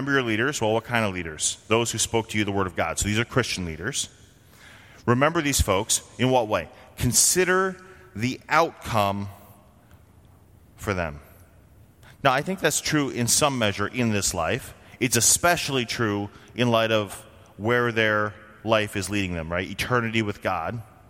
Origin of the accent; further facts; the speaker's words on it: Vermont, United States; Now, I grew up in Vermont, just south of Quebec. French is the primary secondary language that you learn in high school where I grew up.